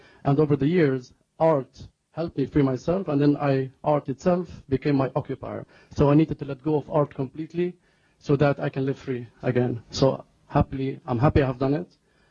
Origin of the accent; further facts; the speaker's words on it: Jerusalem, Palestine; I come from Jerusalem's old city. Actually, I was born in the old city.